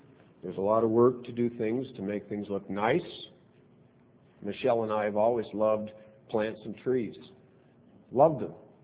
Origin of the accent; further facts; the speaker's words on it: Pacific Northwest, United States; And the Northwest, I grew up in the Northwest. The Northwest has trees.